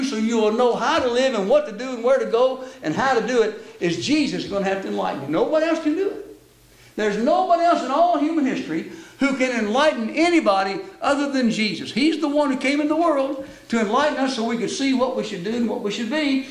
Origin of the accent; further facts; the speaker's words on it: Kentucky, United States; And I'm a Kentuckian, you know. So don't tell people in Indiana that, but I'm from Kentucky.